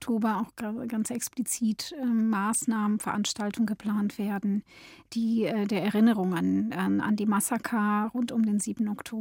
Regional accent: Israel; now in Berlin, Germany; Ja, ich bin in Israel aufgewachsen und auch meine Familie lebt in Israel.

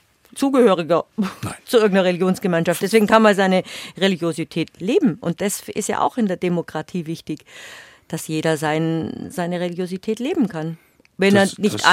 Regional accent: Munich, Bavaria, Germany; So lebe ich als Jude in Bayern, als Münchner.

